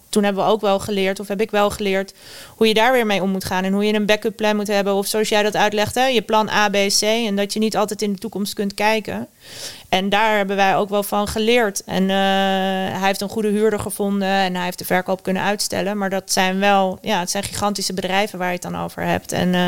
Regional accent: South Holland, Netherlands; Ik kom uit een ondernemersgezin en met name een ondernemersgebied. Ik kom uit het Westland, waar alle kassen staan.

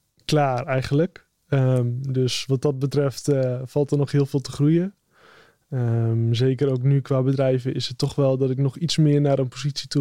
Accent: Groningen, Netherlands; ik kom officieel uit Groningen

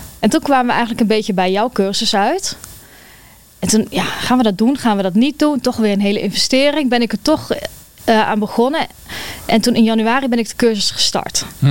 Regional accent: Gelderland, Netherlands; Ik ben 31 jaar. Ik kom ook uit de Achterhoek.

